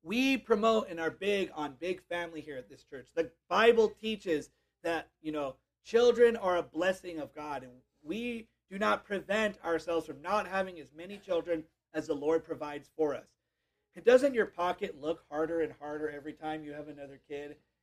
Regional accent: Hawaii, United States; I'm one of 6 children and I grew up in Hawaii, which is already expensive enough as it is.

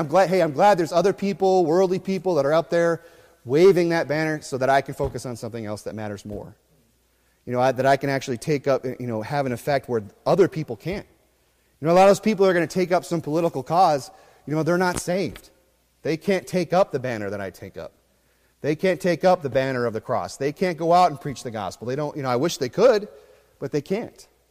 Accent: Phoenix, Arizona, United States; I'm from Mesa, okay? I'm from Phoenix.

